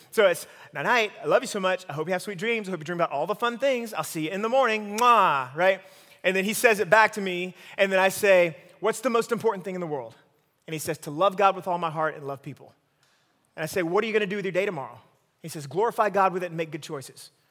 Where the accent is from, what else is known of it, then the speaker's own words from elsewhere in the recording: Atlanta, Georgia, United States; I hail all the way from Atlanta, Georgia, and I live there with my family.